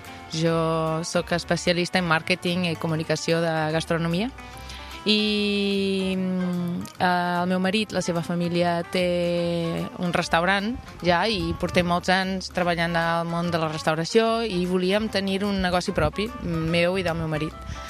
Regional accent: Lisbon, Portugal; De Lisboa.

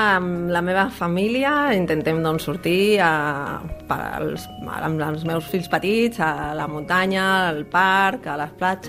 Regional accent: Catalonia, Spain; m'agrada molt el mar i sobretot si és de la meva comarca, que és el Maresme.

